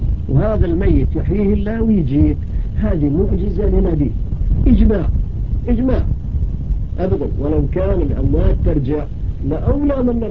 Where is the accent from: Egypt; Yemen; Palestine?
Palestine; accent: Palestinian; استحى شاف لهجتي فلسطينية استحى شوية